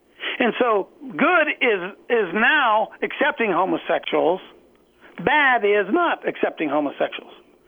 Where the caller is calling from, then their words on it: Ohio, United States; I was here, and I'm calling from Ohio